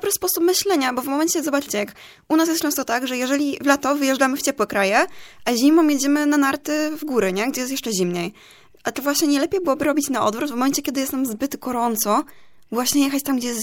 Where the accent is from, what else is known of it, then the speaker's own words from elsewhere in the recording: Silesian Voivodeship, Poland; znaczy ja jestem ze Śląska